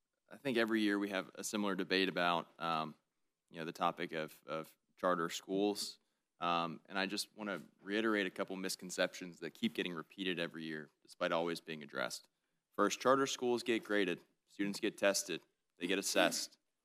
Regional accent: Florida, United States; I grew up in Broward County. I'm very familiar with it.

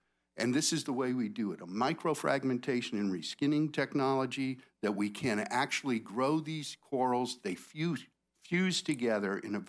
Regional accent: Key West, Florida, United States; I think some of you know I was born in Florida, a local boy, grew up first few years down in Key West.

